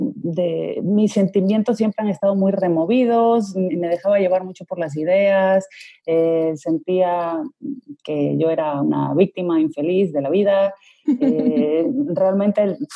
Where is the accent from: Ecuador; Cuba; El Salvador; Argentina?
Ecuador; moved away as an adult; also born or lived in Madrid, Spain; now in Spain; entonces yo viví gran parte de mi infancia en Ecuador. Mi padre murió a mis 5 años, a mis 6 años mi mamá me llevó a vivir a Ecuador, entonces hasta los 18 vivía en Ecuador. Luego ya me volví a España después de haber estado en Colombia